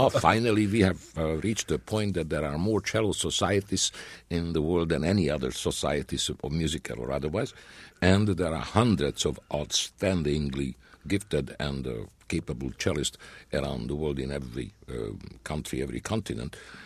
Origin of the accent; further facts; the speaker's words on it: Budapest, Hungary; moved away; also born or lived in France; I grew up in Budapest, and I was eventually, when the war was over, for a short while, the principal cellist of the Budapest Opera and Philharmonic as well. And then I left for France, and I lived in France for 2 years.